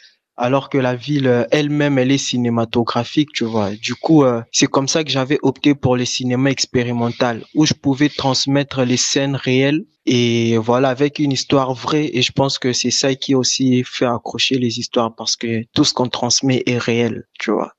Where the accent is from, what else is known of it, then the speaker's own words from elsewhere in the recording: Kinshasa, DR Congo; Moi, je suis d'originaire de la République démocratique du Congo, Kinshasa précisément. Donc du coup, je vis déjà dans une ville qui est très artistique et d'où la poésie naît aussi du chaos